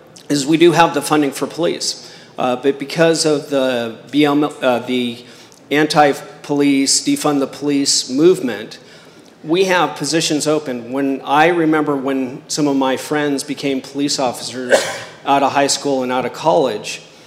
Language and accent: English; Chula Vista, California, United States; I'm from Chula Vista. I'm proud to be in Chula Vista, and that's why I want to be mayor.